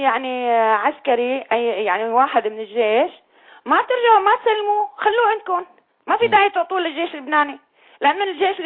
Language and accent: Arabic; Syria; انا بنت سوريا اجمالا.